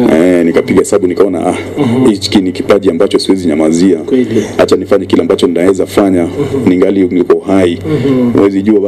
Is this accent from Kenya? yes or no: yes; Ngong, Kajiado County, Kenya; Natoka maeneo ya Ngong Town. Mzaliwa na pia nimekulia hapa hapa Ngong. Darasa la kwanza nimeanza Ngong Township Primary School.